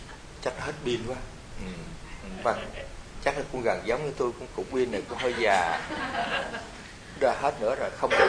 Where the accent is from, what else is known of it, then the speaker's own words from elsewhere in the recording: Southern Vietnam, Vietnam; Nếu chúng tôi tu mà gọi là tiếng miền Nam, chúng tôi người miền Nam